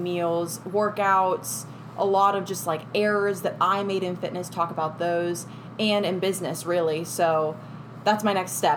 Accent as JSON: {"language": "English", "town": "Houston", "region": "Texas", "country": "United States", "tie": "born or raised there", "said": "Texas. I grew up in Houston."}